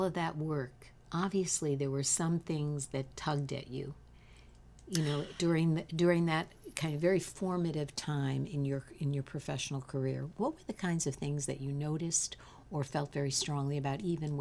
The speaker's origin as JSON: {"language": "English", "town": "Queens", "region": "New York", "country": "United States", "said": "I'm from Queens as well."}